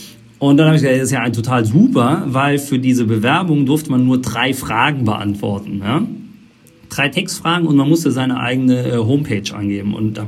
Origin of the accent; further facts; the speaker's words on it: Eisenschmitt, Rhineland-Palatinate, Germany; ich komme aus der Eifel, Eisenschmidt, der Ort, ich versuche den auch immer zu promoten, der so kleinen 250 Einwohner